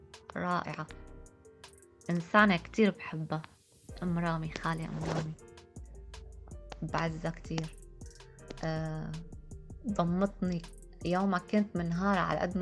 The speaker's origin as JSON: {"language": "Arabic", "country": "Syria", "moved": "as an adult", "lives_now": "Jordan", "said": "طلعنا من سوريا، كان يوم جمعة، أصعب يوم، يوم اللي ودعت أهلي"}